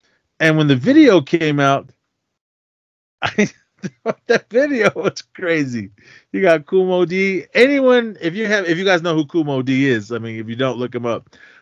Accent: Oakland, California, United States; as for me, listening to hip-hop growing up in Oakland, I mean, I just heard this song and I was like, whoa.

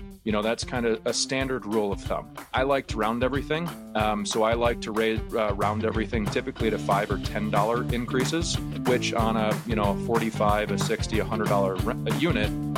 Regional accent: Rochester, Minnesota, United States; So I moved back to my hometown of Rochester, Minnesota, became a licensed real estate agent

